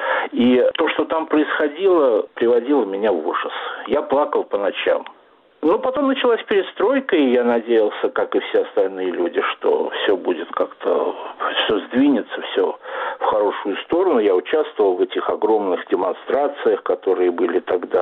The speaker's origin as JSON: {"language": "Russian", "region": "Moscow", "country": "Russia", "moved": "yes", "lives_now": "Chemnitz, Germany", "said": "Я приехал из Москвы в 1990 году в Германию."}